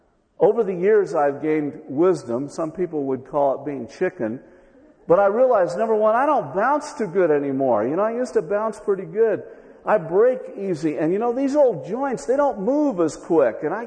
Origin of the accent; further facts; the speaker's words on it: Alameda, California, United States; I can remember as a kid growing up in Alameda in the East Bay, there was an estuary between Alameda and Oakland, so it made Alameda an island.